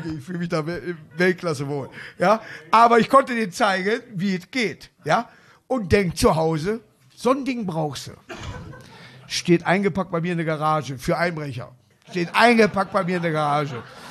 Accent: Hamburg, Germany; ich bin Hamburger

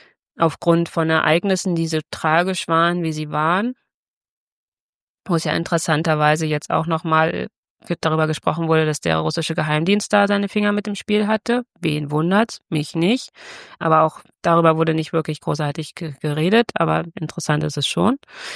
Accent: eastern Germany, Germany; weil ich bin ja selber Ossi.

